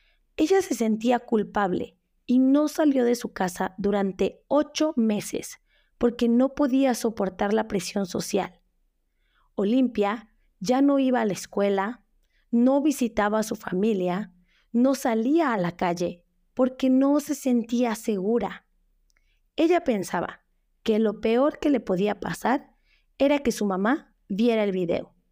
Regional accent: Mexico; una situación que sucede en muchos países, no solo en México, pero yo voy a hablar de lo que conozco en mi país

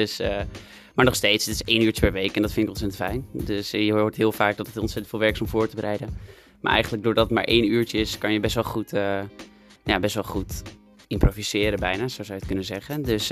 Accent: Castricum, North Holland, Netherlands; En ik kom uit Castricum sinds dat ik ben geboren in Velsenbroek. En toen na 2 maanden ben ik verhuisd naar Castricum en sindsdien woon ik er, dus ook opgegroeid.

